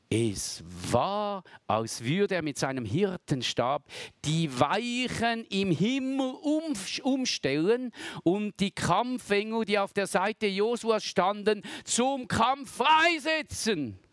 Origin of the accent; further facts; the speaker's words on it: Switzerland; soweit ist es noch nicht ganz bei uns in der Schweiz